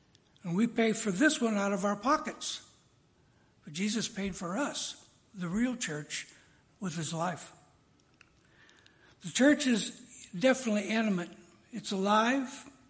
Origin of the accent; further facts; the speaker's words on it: St. Louis, Missouri, United States; I was raised around the St. Louis area, and there were hundreds of cathedrals in a lot of towns, especially St. Louis being originally a Catholic town, the gateway to the West.